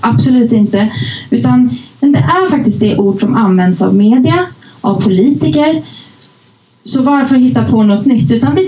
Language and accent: Swedish; Uppsala, Uppsala County, Sweden; när jag var liten och bodde i Gottsunda, visade sig att vi har växt upp i samma förort. Det, ni som inte känner till det, det är liksom det värsta utsatta utanför Uppsala.